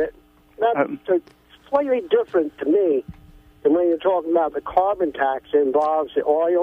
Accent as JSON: {"language": "English", "region": "California", "country": "United States", "said": "I'm from here, Southern Humboldt, I guess you'll say."}